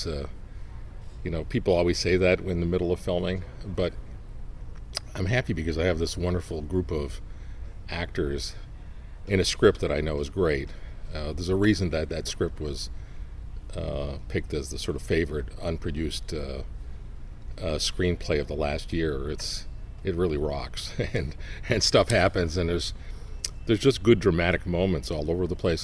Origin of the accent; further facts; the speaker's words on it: Toronto, Ontario, Canada; I think Cleveland is becoming something like my hometown Toronto has become over the years